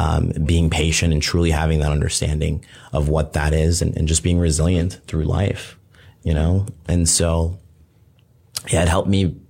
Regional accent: Burtonsville, Maryland, United States; You know, I lived in Maryland, right? Mm-hmm. I grew up in Burtonsville, Maryland.

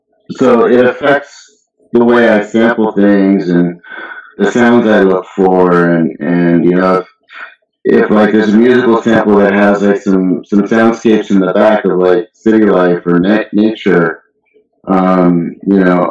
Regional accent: Culver City, California, United States; also born or lived in West Los Angeles; I grew up in Culver City, for the most part, you know, at a younger age, I grew up around, until I was about 8, I grew up around Pico and Shenandoah, in West

